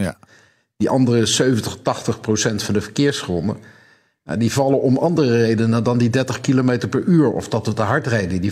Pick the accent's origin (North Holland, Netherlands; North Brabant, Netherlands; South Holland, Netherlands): North Holland, Netherlands; Amsterdam; Ja, maar ik ken mijn Amsterdammers. Ik ben zelf Amsterdammer.